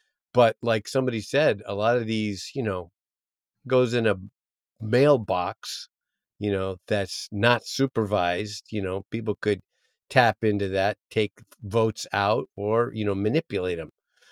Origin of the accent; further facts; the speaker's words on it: United States; I mean, as an American, that's, you know, being born in America.